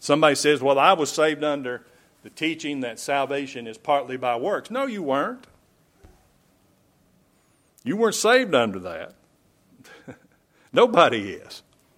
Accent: Kentucky, United States; also born or lived in Huntington, United States; You know I was born in West Virginia, even though I'm from Kentucky. We lived in Kentucky, but I was born in West Virginia.

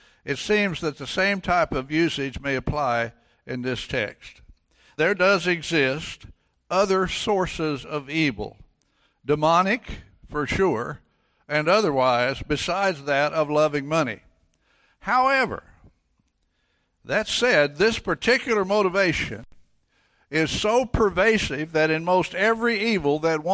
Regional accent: Missouri, United States; now in Texas, United States; I was born and raised in Missouri. And I used to say that Missouri is a good place to be from, with the emphasis on being from, away from there. And I got to Texas just as soon as I could

